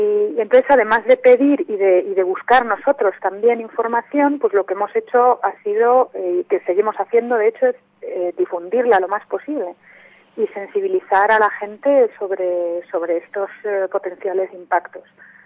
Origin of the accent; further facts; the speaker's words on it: Madrid, Community of Madrid, Spain; yo no soy de Leganés, soy de Madrid